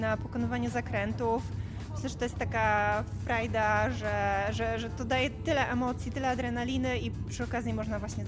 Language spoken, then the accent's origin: Polish; Szczecin, West Pomeranian Voivodeship, Poland; Jestem ze Szczecina, więc wszędzie mam niestety daleko.